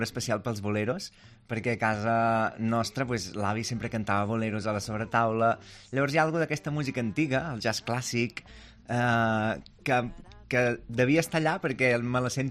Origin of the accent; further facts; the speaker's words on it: Manlleu, Catalonia, Spain; also born or lived in Can Toni Gros; now in Barcelona, Spain; Però he crescut a Manlleu.